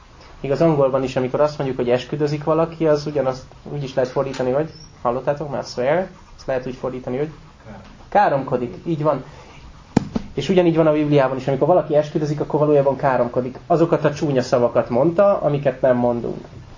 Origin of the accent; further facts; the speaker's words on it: Békés, Hungary; Fel lehet ismerni a békési, a békisi, én Békés megyei vagyok, és nálunk inkább íbetűvel beszélek.